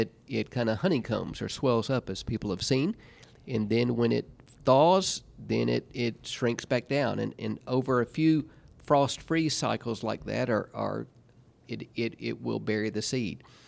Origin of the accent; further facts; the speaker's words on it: Georgia, United States; moved away as an adult; We're originally from Georgia, so I don't advise people to move from Georgia after Christmas and arrive in Manitoba right above North Dakota December 29th